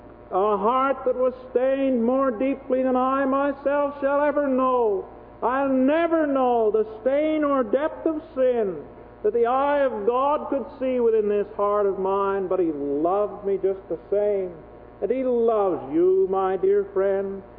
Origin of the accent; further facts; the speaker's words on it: Smiths Falls, Ontario, Canada; Well, I said, that's not far from home. I'm from Smith Falls